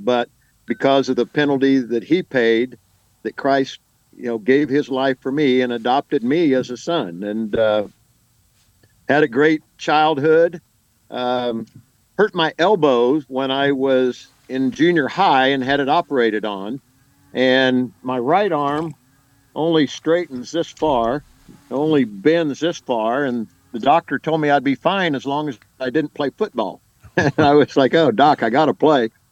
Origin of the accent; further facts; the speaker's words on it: St. Louis, Missouri, United States; born there; Yeah, well, I was born in St. Louis, Missouri, and my dad was a German.